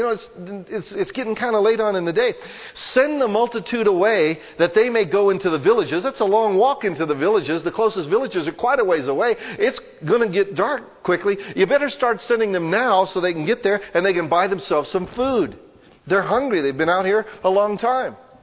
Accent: United States; because we're American.

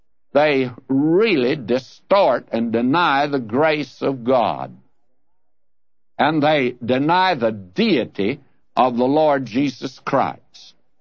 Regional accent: the South, United States; the church that I was raised in the South, was a church that was, by and large, sound in the faith.

